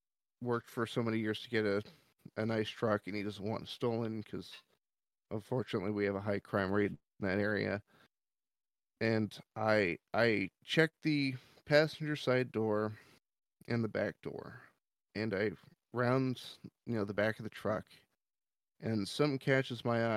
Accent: Gresham, Oregon, United States; So I'm natively from Oregon, and I lived in an area called Gresham.

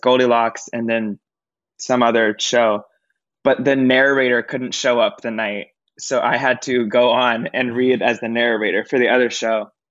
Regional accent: Lakeland, Florida, United States; I am originally from a city called Lakeland in Florida, and I usually tell people that I just say I'm from Disney World because I'm like 30 minutes from Disney

